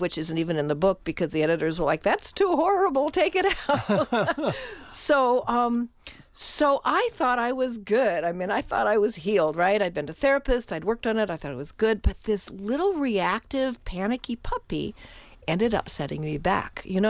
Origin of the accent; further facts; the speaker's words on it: Midwest, United States; I don't know, I'm a Midwesterner maybe.